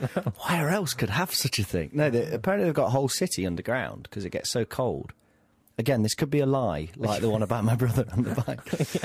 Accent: Nottingham, East Midlands, United Kingdom; moved away; Well, I am from Nottingham, but people often don't believe this because I've lived in different places and lost the Nottingham.

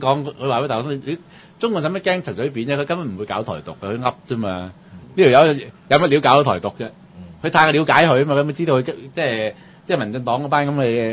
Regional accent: Hong Kong; 我哋香港人都冇。喂，講真，我哋香港人幾時有走過去台灣抽邊個

